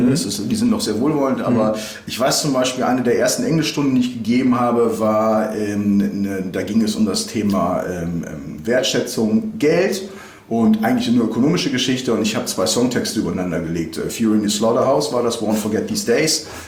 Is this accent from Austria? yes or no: no; Bocholt, North Rhine-Westphalia, Germany; also als gebürtiger Bocholter, also als Niederrheiner, ist man ja eigentlich nicht so der typische Bocholter.